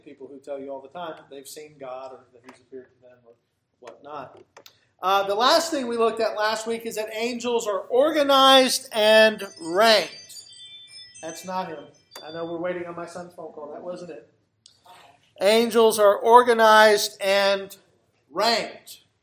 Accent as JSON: {"language": "English", "town": "Jacksonville", "region": "Florida", "country": "United States", "said": "When he found out I was from Jacksonville, he said, \"I heard you had a football team.\""}